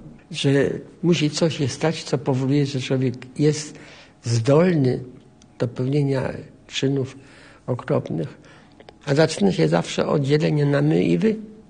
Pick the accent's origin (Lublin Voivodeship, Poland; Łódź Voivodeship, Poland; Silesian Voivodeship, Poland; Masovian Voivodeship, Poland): Łódź Voivodeship, Poland; Łódź; Mam sentyment do Lodzi jako miejsca mojego urodzenia. A jak przyjeżdżam, to mam uczucie ciepła.